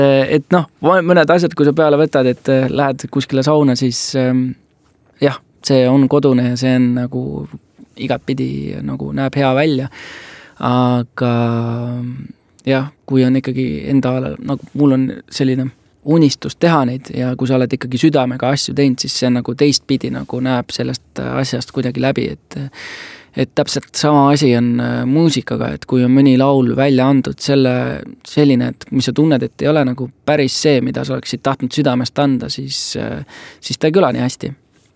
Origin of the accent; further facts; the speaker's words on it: Saare County, Estonia; Mul on hea meel selle üle, et ma saan endale öelda seda, et ma olen saarlane. Et ma olen Saaremaal pärit